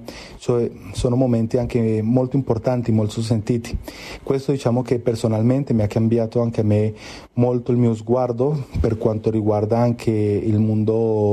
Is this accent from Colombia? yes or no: yes; Colombia; now in Jordan; anche perché io vengo dalla Colombia.